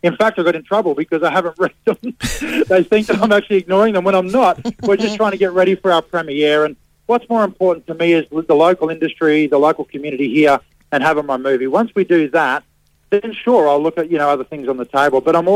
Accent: Nambour, Queensland, Australia; I grew up in Nambour

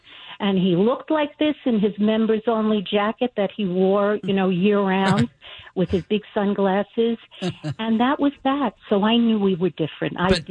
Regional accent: Five Towns, New York, United States; I was born in Brooklyn. I grew up in the Five Towns of Long Island, which is a neighborhood that's 99.9% Jewish.

